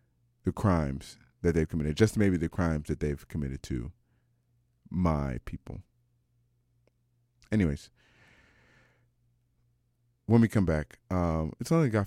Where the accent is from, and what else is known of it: Canada